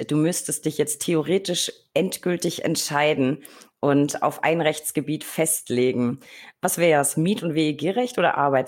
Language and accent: German; Berlin, Germany; jetzt muss ich als Berliner natürlich fragen